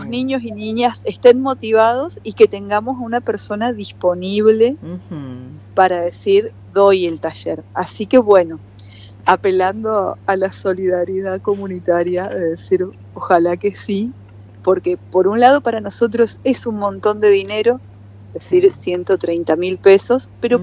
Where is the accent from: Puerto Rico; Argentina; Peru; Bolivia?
Argentina; Buenos Aires; toda mi familia es de Misiones. Uh-huh. Así, mi mamá, mi papá, mis abuelos. Así que sí. Yo siempre digo que soy porteña por error.